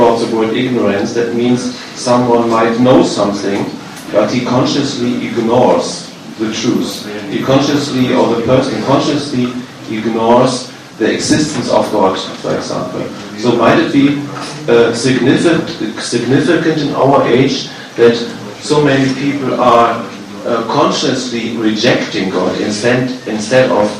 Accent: Germany; English is a second language; And I am from Germany, and in Germany it's a direct translation Unwissenheit

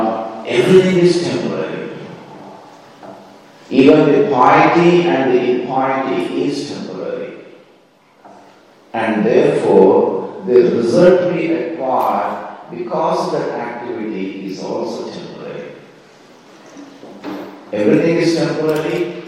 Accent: Hyderabad, Telangana, India; I'm coming from Hyderabad, south of India.

